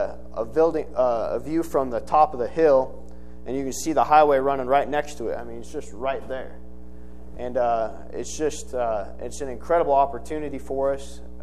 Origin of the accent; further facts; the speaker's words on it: Montana, United States; God had put in my heart a long time ago to go start church in my home state. And I'm from there, and so there's no culture shock.